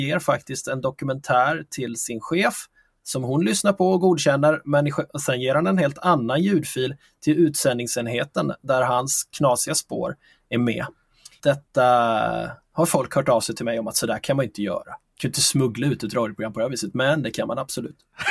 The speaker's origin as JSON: {"language": "Swedish", "town": "Figaholm", "region": "Kalmar County", "country": "Sweden", "tie": "born or raised there", "said": "min födelseort där jag växte upp i lilla Figaholm i Småland."}